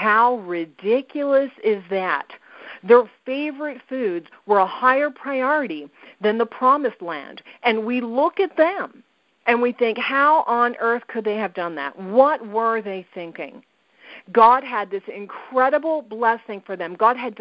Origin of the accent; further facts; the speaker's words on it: New Jersey, United States; But I'm from New Jersey, so I'm serving it up straight tonight